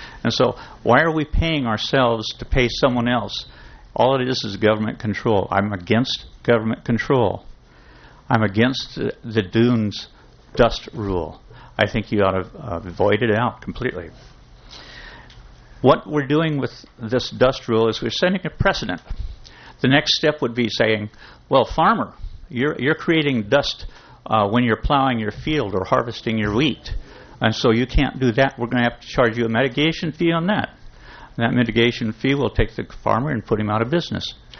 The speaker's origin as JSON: {"language": "English", "town": "Atascadero", "region": "California", "country": "United States", "said": "I'm from Atascadero, and I enjoy your city very much."}